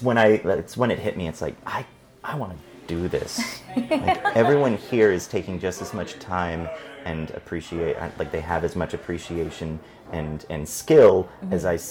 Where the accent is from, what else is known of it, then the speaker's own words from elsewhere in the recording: Los Angeles, California, United States; I am a native of Los Angeles, born and raised in the Valley. Without the accent. Between North Hollywood and Studio City. I went to school all over North Hollywood and basically just all North Hollywood.